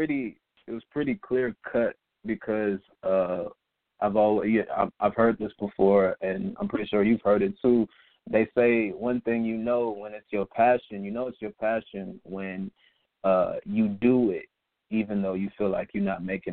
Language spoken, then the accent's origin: English; Atlanta, Georgia, United States; I'm from South Atlanta.